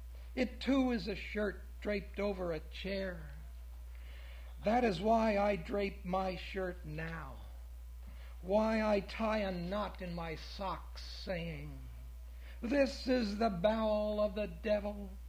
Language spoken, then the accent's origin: English; New Jersey, United States; I was born and raised in Jersey and always went to the ocean every summer.